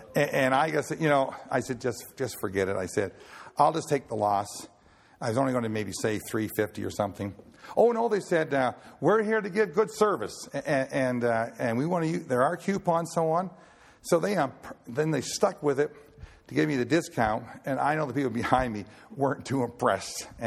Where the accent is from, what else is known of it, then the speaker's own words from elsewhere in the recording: Lockport, Nova Scotia, Canada; I said, I can't believe you're from Lockport, the town of 1,000 people in Nova Scotia. Yep, that's where I'm from.